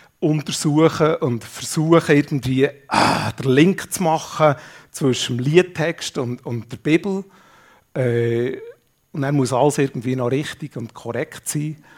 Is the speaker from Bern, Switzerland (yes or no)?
yes; Schwanden bei Brienz, Bern, Switzerland; dort wo ich aufgewachsen bin, das war ja wirklich abgelegen gewesen. Schwanden bei Brienz, oben am Brienzersee. Und das Interessante ist, jetzt wohne ich eigentlich relativ zentral in Zerlesbach, gerade neben Aarau